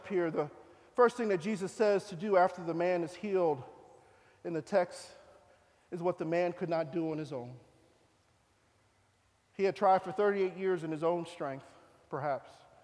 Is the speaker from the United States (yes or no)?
yes; Philadelphia, Pennsylvania, United States; growing up in North Philly at the time in the 60s, 70s, and 80s